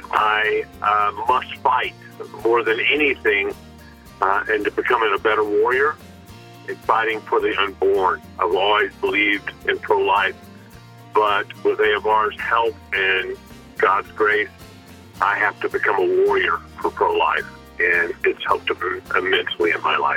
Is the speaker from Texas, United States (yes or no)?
yes; Texas, United States; from Texas